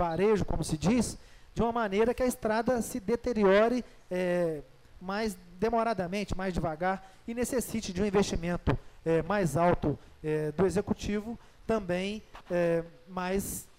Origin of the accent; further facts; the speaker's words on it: Brazil; E a gente, enquanto brasileiro, enquanto sonhador que esse país seja um país de primeiro mundo